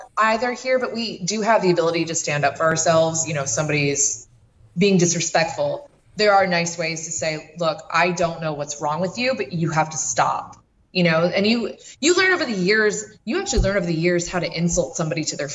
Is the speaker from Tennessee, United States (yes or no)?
no; Buffalo, New York, United States; I'm originally from Buffalo, which is probably why I don't sound like I'm, you know, from the South.